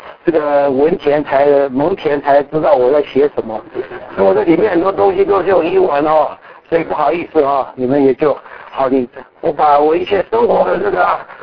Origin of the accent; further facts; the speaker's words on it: Taiwan; also born or lived in Ohio; now in United States; 我们是在我1978年搬到美国来，我是台湾长大，然后到Ohio住在一直到2000快2006年左右才来到这个这块地方哦。